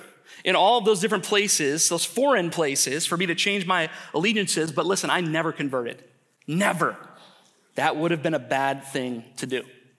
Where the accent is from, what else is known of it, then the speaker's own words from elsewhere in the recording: Racine, Wisconsin, United States; also born or lived in Chicago / Naples / Washington, D.C.; A lot of you guys know that I was born and raised right here in Racine.